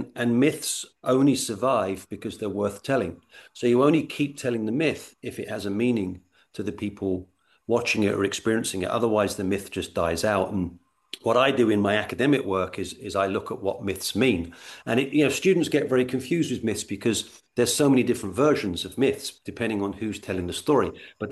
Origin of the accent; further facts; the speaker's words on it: England, United Kingdom; now in United States; And I'm an American now, but I'm originally from England.